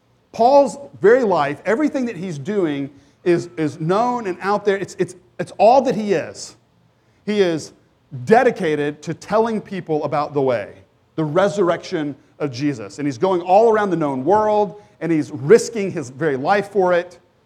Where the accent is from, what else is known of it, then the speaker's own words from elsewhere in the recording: the South, United States; And I grew up in the South as well.